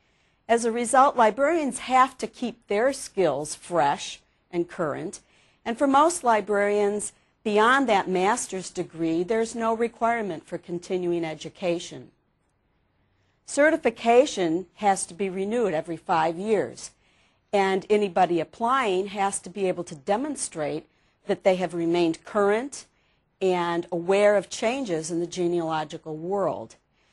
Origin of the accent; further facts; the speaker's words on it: Covington, Louisiana, United States; I'm from Covington, Louisiana.